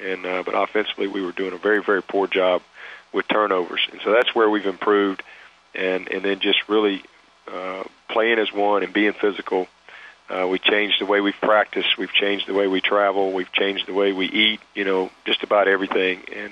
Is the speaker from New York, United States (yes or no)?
no; Alabama, United States; I've followed Nebraska my whole life, growing up in Alabama and watching some of those Alabama-Nebraska games